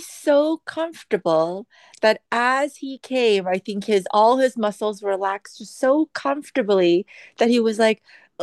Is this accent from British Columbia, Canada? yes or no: no; Toronto, Ontario, Canada; also born or lived in England; I had just moved back from living in England for a couple of years. He's from Toronto. I'm from Toronto.